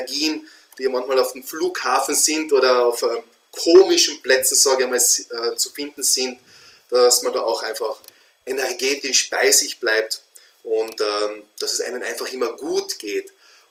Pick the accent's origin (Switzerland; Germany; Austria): Austria